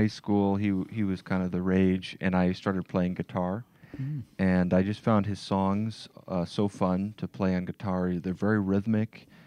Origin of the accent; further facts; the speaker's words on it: Chicago, Illinois, United States; Yeah, well, I grew up in Chicago, as I mentioned, during the Michael Jordan era.